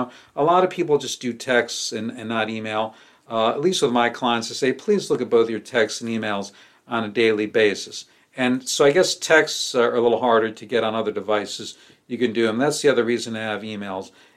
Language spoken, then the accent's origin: English; Connecticut, United States; I'm an adopted New Yorker because, you know, I lived in New York during the year before law school, and I grew up in Southern Connecticut, New York.